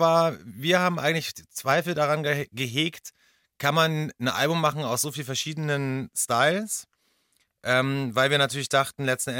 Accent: Bavaria, Germany; Ja, aber ich bin ja Bayer und in bayerischer Geschwindigkeit ist das eigentlich ein ganz normaler Notwiss-Zyklus.

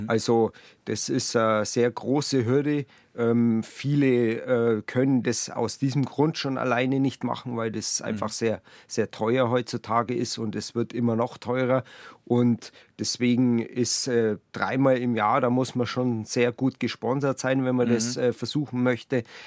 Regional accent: Buching, Bavaria, Germany; genau, da wo ich gelebt habe früher, wo ich aufgewachsen bin, in Buching, da hat man zwar die Berge direkt vor der Haustür

